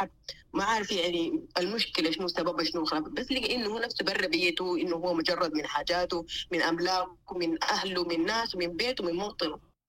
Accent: Sudan

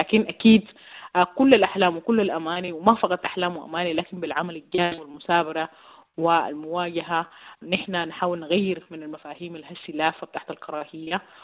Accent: Sudan; نحن عندنا مسؤولية كسودانيين ناشطين إنه نتصدر الشيء ده

